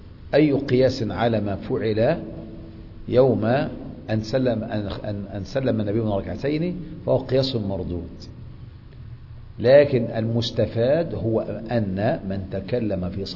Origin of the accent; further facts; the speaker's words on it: Egypt; لكن احنا كمصريين ما ينفعش